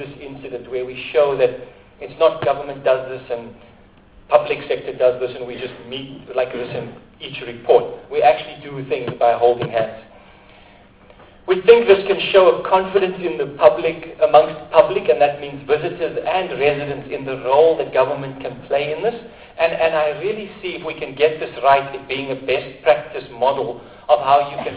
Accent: Hout Bay, Western Cape, South Africa; But I come from House Bay, so it affects me directly when Ivan got stabbed.

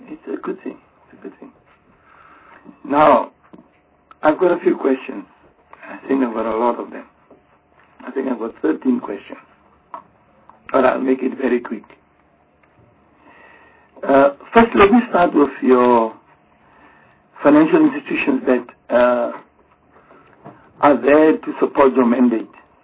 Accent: Upington, Northern Cape, South Africa; I'm coming from Uppington. I've traveled the Northern Cape.

